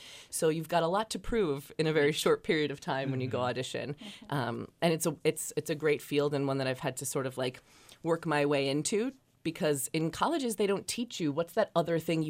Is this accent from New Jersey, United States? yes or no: yes; New Jersey, United States; I'm a Jersey girl, so I'm here from New Jersey.